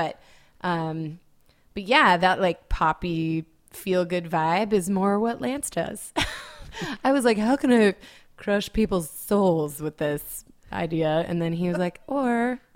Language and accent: English; Cheney, Washington, United States; No, not military kid, but my early years were in Washington State. Born in Spokane, but I never lived in Spokane. My parents lived in Cheney.